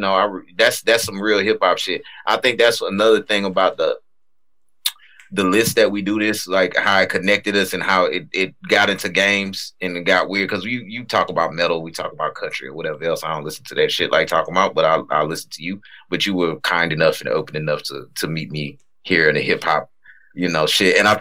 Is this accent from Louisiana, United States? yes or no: yes; Louisiana, United States; You from South Texas. I'm from South Louisiana. So of course it's gonna link up a certain type of way.